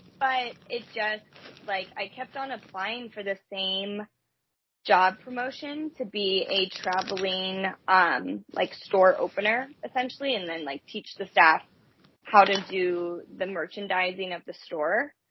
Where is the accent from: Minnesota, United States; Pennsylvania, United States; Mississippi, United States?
Pennsylvania, United States; Yes. I'm from Pennsylvania. Grew up in Pennsylvania, went to college in Vermont. Moved to Texas after I graduated.